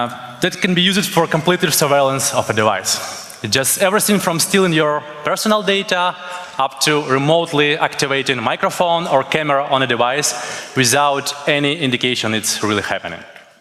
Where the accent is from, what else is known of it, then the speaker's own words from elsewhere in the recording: Kyiv, Ukraine; English is a second language; I'm from Kyiv, Ukraine.